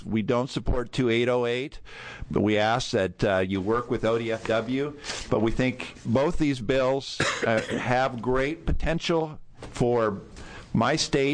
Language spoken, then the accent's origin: English; Oregon, United States; born there; I plan to retire to the Wallowa County. So, and I was born in Eastern Oregon.